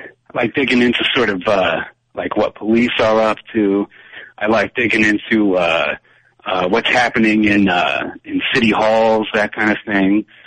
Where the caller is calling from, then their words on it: Boston, Massachusetts, United States; also born or lived in Philadelphia; I'm calling from Boston. I would have been calling from Philadelphia a while back, but no, Boston now.